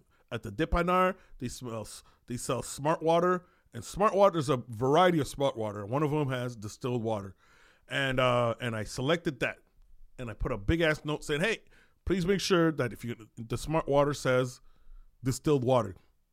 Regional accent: Ottawa, Ontario, Canada; maybe it's just because I'm from Ottawa and I'm used to just going to two comedy clubs

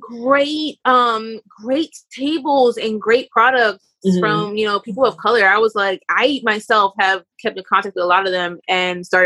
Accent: New York, United States; also born or lived in Bermuda; I was born here in New York. I grew up a little bit here, a little bit there. Came back here, there being Bermuda.

